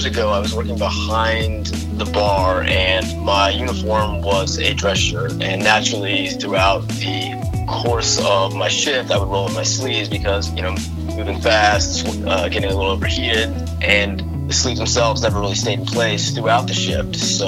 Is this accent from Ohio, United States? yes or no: yes; Cincinnati, Ohio, United States; now in Chicago, United States; I ended up moving to Chicago. That's where I currently live. I'm from Cincinnati.